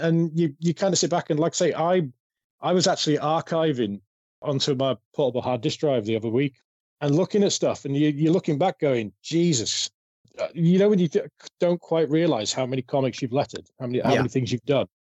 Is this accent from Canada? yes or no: no; United Kingdom; And being British and, you know what I mean, like going thin line between madness and genius and stuff like that.